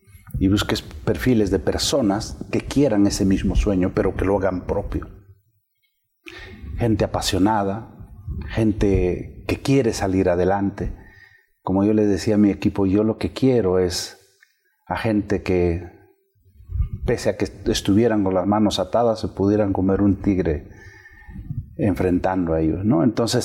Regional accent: Patibamba, Ayacucho, Peru; also born or lived in San Miguel; Fuimos desde Ayacucho, pasamos por San Miguel, mi pueblo, a Patibamba, donde fui niño, y me recibían con el cariño, con las bandas, bailando, danzando.

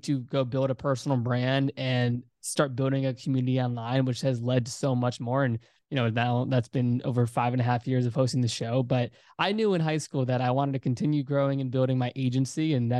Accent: Virginia, United States; just doing Facebook advertising for local businesses in my home state of Virginia.

